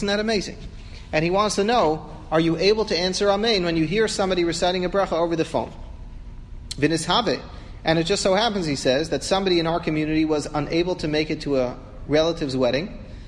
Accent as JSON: {"language": "English", "region": "New York", "country": "United States", "tie": "born or raised there", "said": "I grew up in Washington Heights."}